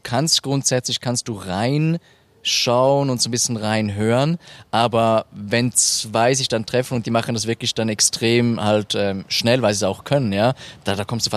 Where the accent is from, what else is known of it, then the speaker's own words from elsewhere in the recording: Thurgau, Switzerland; da gibt es in meinem Heimatkanton, im schönen Kanton Thurgau